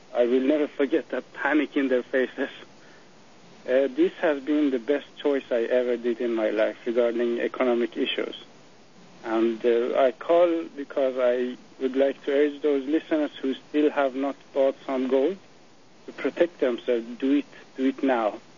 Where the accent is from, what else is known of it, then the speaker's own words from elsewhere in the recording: Iran; English is a second language; now in Sweden; I'm originally from Iran, but I use this name on radio show.